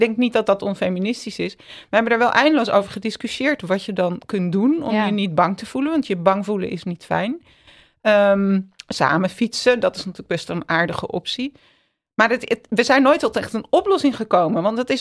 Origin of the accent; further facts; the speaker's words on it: Amsterdam, North Holland, Netherlands; En nou ja, ik ben in Amsterdam opgegroeid.